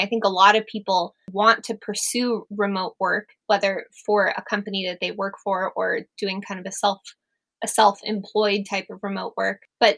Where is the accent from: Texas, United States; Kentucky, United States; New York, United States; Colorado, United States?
Colorado, United States; Boulder; And we're from Boulder, Colorado, or I am originally.